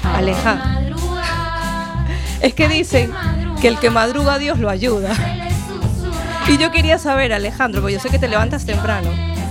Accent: Venezuela; born there; yo, por ejemplo, que soy nacida en Venezuela

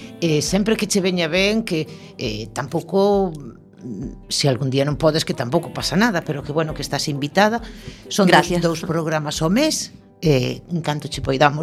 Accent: Galicia, Spain; first language Galician; Para min a dicción en galego é moito máis fácil, porque, bueno, son galego falante de toda a vida.

